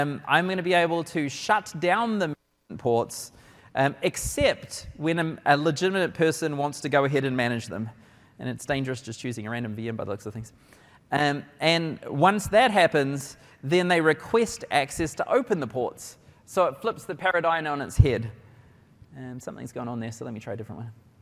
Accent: New Zealand; because I'm a New Zealander

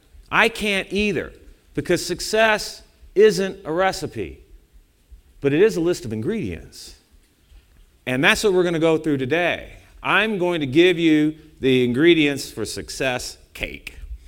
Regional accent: United States; I'm an American.

